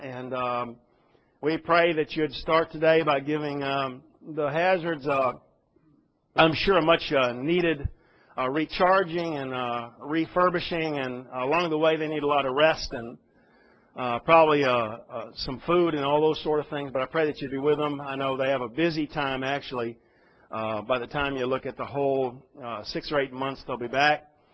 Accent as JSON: {"language": "English", "region": "Texas", "country": "United States", "tie": "born or raised there", "said": "sitting down with pastor in the home church that I grew up in back in Texas"}